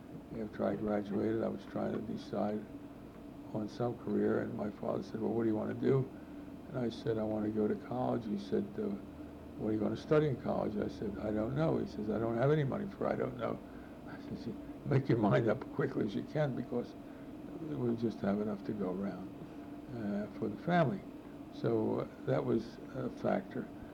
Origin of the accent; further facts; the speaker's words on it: Wilmington, United States; I was born in Wilmington in 1920, and my father and mother were both from Europe. My father got here around 1913, and my mother got here in 1912. Dad came from Romania, Mom came from Belarus, and they were married in 1919, and a year later, I arrived. And we grew up in Wilmington.